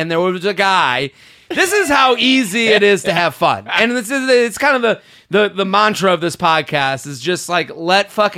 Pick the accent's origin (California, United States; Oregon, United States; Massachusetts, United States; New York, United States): Massachusetts, United States; Boston; I remember the first time I went to the Jersey Shore because I'm from Boston, and I would go to the beaches like Maine.